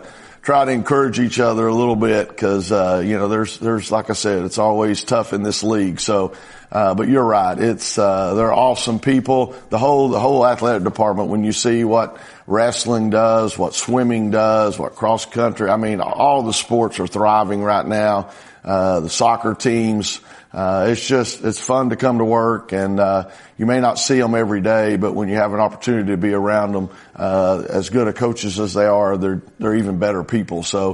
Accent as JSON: {"language": "English", "region": "Texas", "country": "United States", "tie": "born or raised there", "said": "Growing up in Texas, football, baseball are big."}